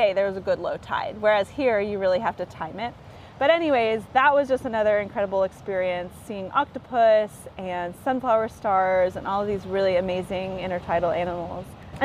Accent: California, United States; I grew up in the Bay Area, and I don't know.

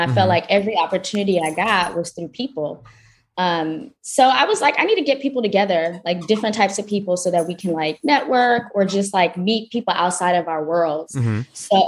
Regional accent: Atlanta, Georgia, United States; now in New York, United States; I'm not from Atlanta no more. Okay, okay. But I still claim it. I grew up in Atlanta. I moved to New York in 2009.

